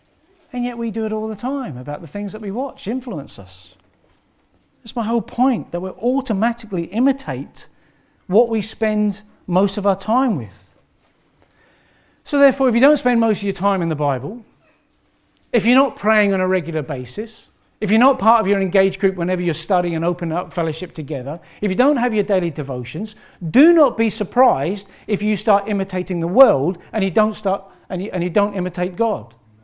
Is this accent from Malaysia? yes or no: no; England, United Kingdom; accent: English; he mimics some of my English accent